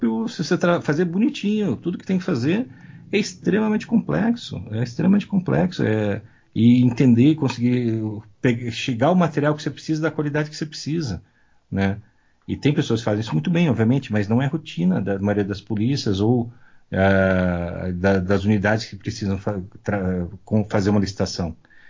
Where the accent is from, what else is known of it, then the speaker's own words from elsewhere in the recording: New York, United States; eu sou americano, nasci em Nova York, nos Estados Unidos. Então, eu tenho uma parte da família lá, eu fiz uma parte dos meus estudos médicos lá.